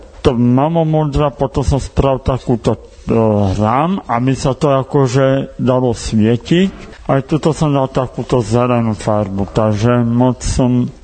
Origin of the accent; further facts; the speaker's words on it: Pezinok, Bratislava Region, Slovakia; pochádzam z Pezinka, ale ja som sa presúval sem do krajného.